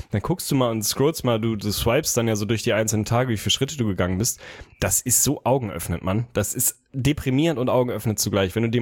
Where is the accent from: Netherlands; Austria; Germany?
Germany; Northern Germany; ich als Norddeutscher